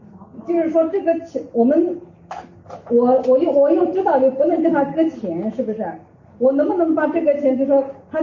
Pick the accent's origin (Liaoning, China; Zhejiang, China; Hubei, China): Zhejiang, China; Wenzhou; 我是从温州过来的，我们那里放生啊，那个我们那个温州那个江里面，每天就是有鱼卵有鱼的